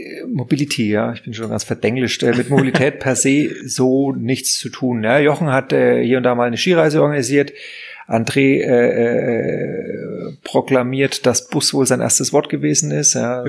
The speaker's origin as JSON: {"language": "German", "region": "Bavaria", "country": "Germany", "said": "ich mich jetzt hier von meinem Heimatdorf nach Fürth schlängeln musste. Ja. Und eigentlich ist der fränkische Ursprung noch größer."}